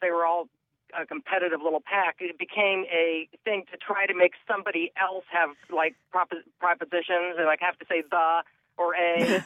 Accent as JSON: {"language": "English", "town": "Bexley", "region": "Ohio", "country": "United States", "tie": "born or raised there", "said": "And then I grew up on College Avenue in Bexley, which it looked a lot different than it does now. And I was just a working class neighborhood."}